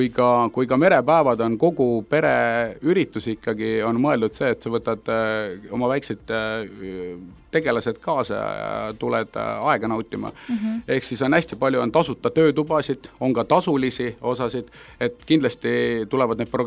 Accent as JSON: {"language": "Estonian", "town": "Pärnu", "region": "Pärnu County", "country": "Estonia", "said": "olen meremeeste peres üles kasvanud, et kuna ma ise olen ka pärnakas"}